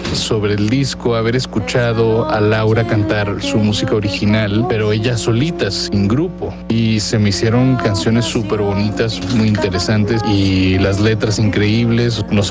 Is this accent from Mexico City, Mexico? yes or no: no; Monterrey, Nuevo León, Mexico; soy pianista, originario de Monterrey, Nuevo León.